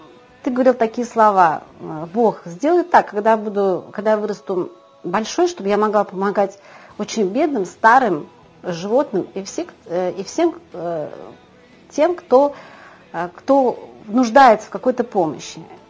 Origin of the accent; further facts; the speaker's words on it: Ufa, Bashkortostan, Russia; я из Уфы.